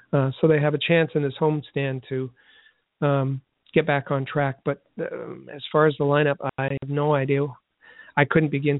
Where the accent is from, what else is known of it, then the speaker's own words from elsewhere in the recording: Montreal, Quebec, Canada; I said I was from Montreal.